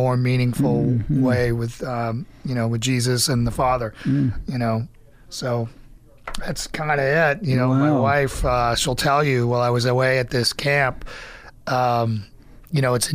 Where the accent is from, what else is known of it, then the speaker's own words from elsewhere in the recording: Boston, Massachusetts, United States; I was raised secular in the Northeast in Boston, where evolution is taught as fact, and anybody who thinks otherwise is crazy.